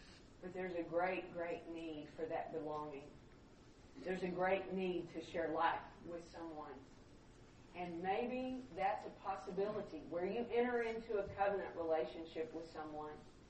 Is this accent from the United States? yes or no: yes; Texas, United States; I mean, I'm from Texas, and I need my wife's space, and I need my car.